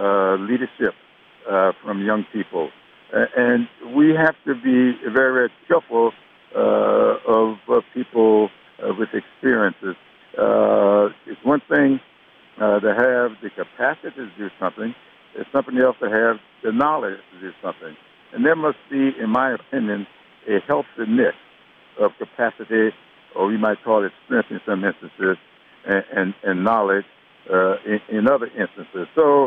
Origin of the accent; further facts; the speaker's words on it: the South, United States; I happen to have been born and raised in the South, and I'm used to these kinds of little dog whistles